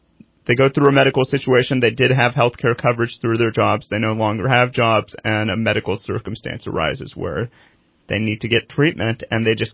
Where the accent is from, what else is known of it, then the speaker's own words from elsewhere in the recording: Red Bluff, California, United States; Well, I grew up in Red Bluff, so I'm kind of a North State boy. I left for college at UC Davis